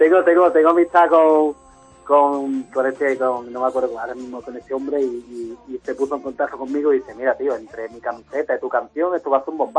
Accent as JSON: {"language": "Spanish", "town": "Málaga", "region": "Andalusia", "country": "Spain", "said": "Hombre, yo es que, bueno, mi tierra es mi tierra, ¿no?"}